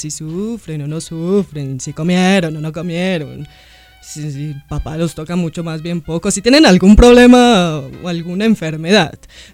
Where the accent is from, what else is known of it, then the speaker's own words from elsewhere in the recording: Bogotá, Bogotá Capital District, Colombia; also born or lived in Huila; Pues en realidad yo nací en el Huila y desde muy pequeña me vine a vivir a Bogotá.